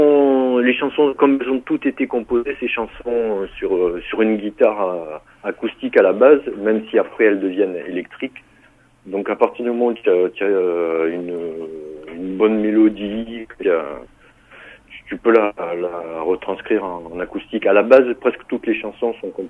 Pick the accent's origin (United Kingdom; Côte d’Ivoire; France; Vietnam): France; Marseille, Provence-Alpes-Côte d'Azur; born there; Puis comme je suis né à Marseille, je tenais beaucoup à ce que ça se passe à Marseille